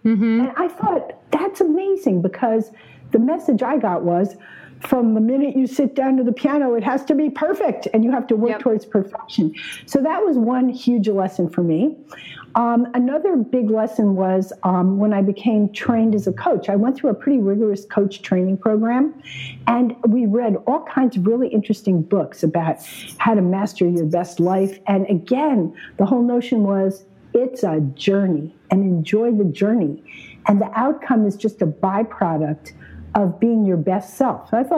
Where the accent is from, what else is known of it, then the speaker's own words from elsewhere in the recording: New Jersey, United States; So my parents switched me to a phenomenal teacher in our local town. I grew up in New Jersey.